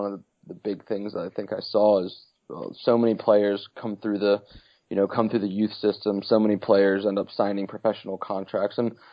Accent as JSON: {"language": "English", "town": "Roanoke", "region": "Virginia", "country": "United States", "said": "and I'm from Roanoke, Virginia"}